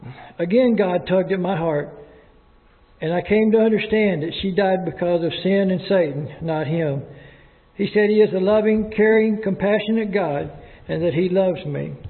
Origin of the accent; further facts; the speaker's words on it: the South, United States; born there; I was born in the South, so I am a Southern Baptist, or was. I was baptized in a Baptist church in Cossey, Texas, very small town, at the age of 6 years old.